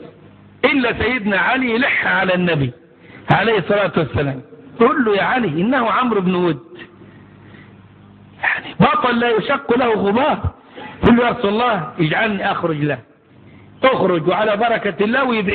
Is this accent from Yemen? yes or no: no; Upper Egypt, Egypt; عارفين نفاخ النار بنقول عليه عندنا في الصعيد.